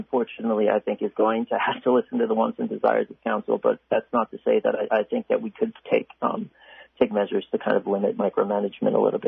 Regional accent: Bethel, United States; growing up in Bethel, that we're not represented

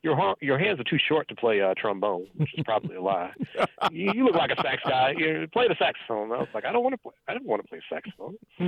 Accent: Queens, New York, United States; born there; I was born in Queens, New York, and my mother went to Jamaica High School.

